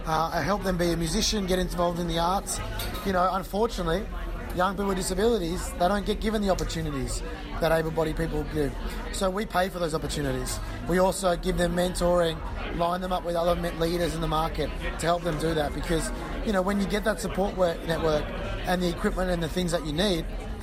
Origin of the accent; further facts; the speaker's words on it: Australia; I'm from Australia where obviously we love sport.